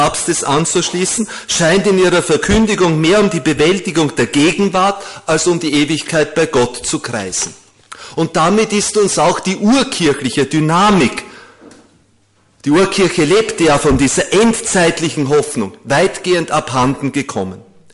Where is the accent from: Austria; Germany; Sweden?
Austria; Vienna; In Wien, wir Wiener, ich bin ein gebürtiger Wiener, also wir haben ja gewisse katholische Merkmale